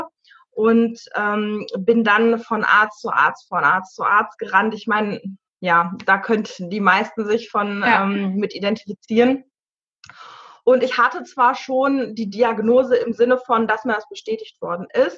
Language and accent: German; North Rhine-Westphalia, Germany; 35 Jahre alt. Ich komme aus dem Sauerland